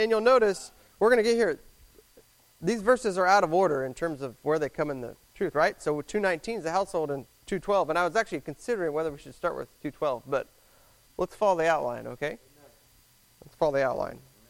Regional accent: Irving, Texas, United States; also born or lived in Houston; I'm from Houston. I grew up in Irving in the Metroplex, so that's who I am

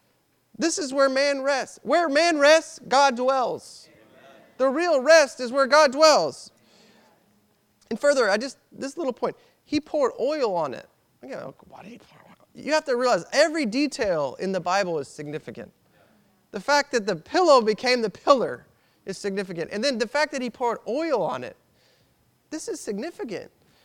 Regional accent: Irving, Texas, United States; I grew up in Irving, Texas. There was a ton of saints.

